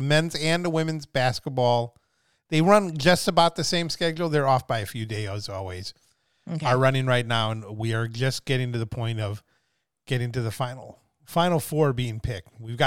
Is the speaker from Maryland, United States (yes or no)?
no; Wisconsin, United States; because Wisconsin, you know, my home state, was in the tournament